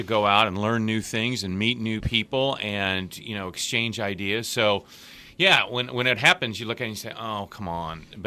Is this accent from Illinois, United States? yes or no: yes; Mattoon, Illinois, United States; I was born and raised in Mattoon. My dad worked in a manufacturing plant all his life.